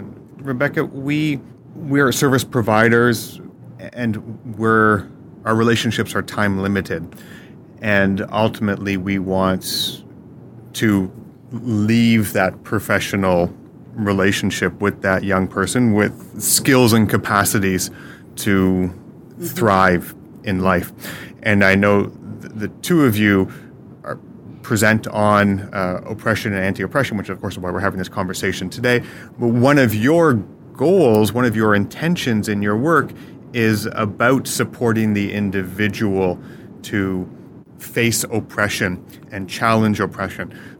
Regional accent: Toronto, Ontario, Canada; particularly growing up in Toronto and working in Toronto

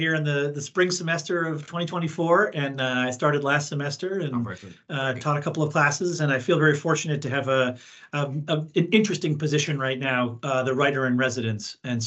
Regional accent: Boston, Massachusetts, United States; my mother worked the night shift as a nurse at Mass General Hospital when I was growing up in Boston.

